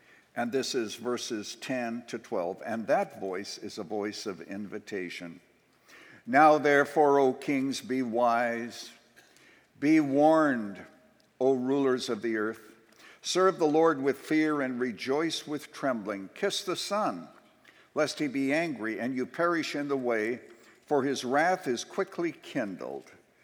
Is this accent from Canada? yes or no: yes; Canada; Remember, I was born and raised in Canada.